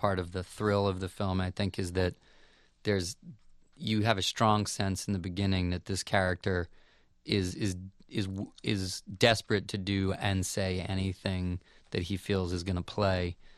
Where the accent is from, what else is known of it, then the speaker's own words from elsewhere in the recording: Maryland, United States; I think growing up near Baltimore, you're almost required